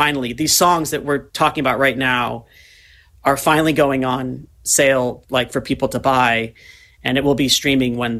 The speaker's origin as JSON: {"language": "English", "region": "New York", "country": "United States", "also_born_or_lived": "New England", "said": "I mean, I was from New York, so I'd spend summers in New York, but I guess I'd learned about stuff there, but my real life was kind of this New England prep school thing."}